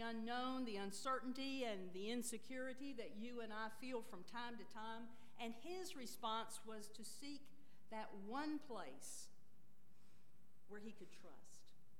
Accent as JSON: {"language": "English", "region": "Florida", "country": "United States", "tie": "born or raised there", "said": "I grew up in Florida. As a family, my family would go every year to Central Florida and spend several weeks at the lake there."}